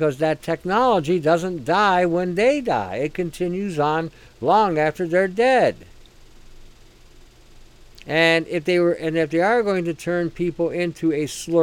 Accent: Detroit, Michigan, United States; Back in the 60s, I always mention in the 60s, I was growing up in Detroit. I was about 11 years old.

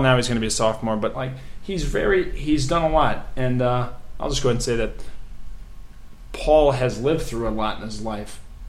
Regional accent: St. Louis, Missouri, United States; And now I'm from St. Louis, but Jeff, you are from here.

